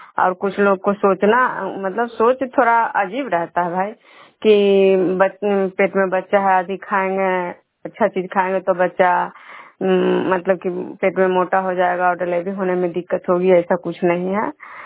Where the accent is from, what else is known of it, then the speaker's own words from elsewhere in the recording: Bishnupur, Bihar, India; मैं बिष्णुपुर ग्राम खजरा पंचायत नालंदा जिला नहनोसा प्रखंड की निवासी हूँ।